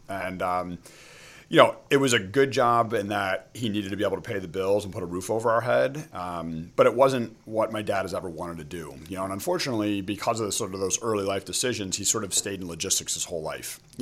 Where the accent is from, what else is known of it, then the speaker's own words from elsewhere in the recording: Chicago, Illinois, United States; born there; now in Philadelphia, United States; So I was born in Chicago.